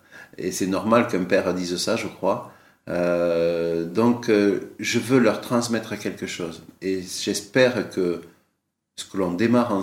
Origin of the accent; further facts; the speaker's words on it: Occitanie, France; Alors vous voyez, moi j'ai quitté le Gers, et j'ai aussi des mauvaises expériences, des mauvais souvenirs dans le Gers, et qui sont liés à des situations familiales